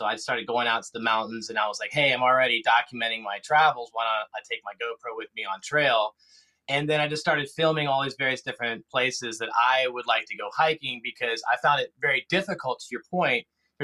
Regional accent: Newport Beach, California, United States; born there; So I was born in Newport Beach, but I've been around the world, and now I'm here in the Southeast.

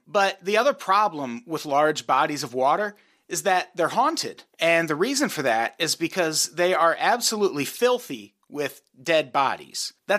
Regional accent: Midwest, United States; But yeah, I grew up in the Midwest and it's a very outdoorsy part of the country, but I am not a very outdoorsy person.

